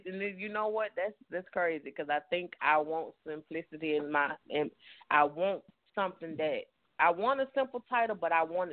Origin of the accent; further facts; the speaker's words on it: Atlanta, Georgia, United States; I'm from Atlanta, Georgia.